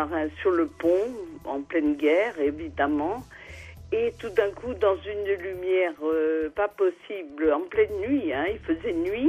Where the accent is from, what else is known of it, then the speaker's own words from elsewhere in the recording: Minihy-Tréguier, Brittany, France; born there; je suis née à Mini-Tréguier, sur la terre de Saint-Yves